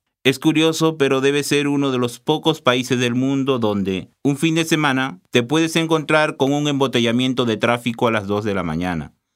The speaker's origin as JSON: {"language": "Spanish", "country": "Peru", "moved": "yes", "lives_now": "Spain", "said": "Yo hace solo 3 meses que vine de Perú."}